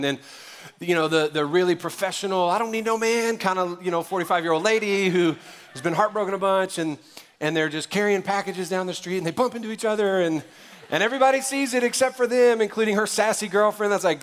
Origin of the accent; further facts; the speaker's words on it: New Orleans, Louisiana, United States; I'm like, that is not Christmas in the place I grew up. You know what I'm saying? I'm from New Orleans. It's not the same.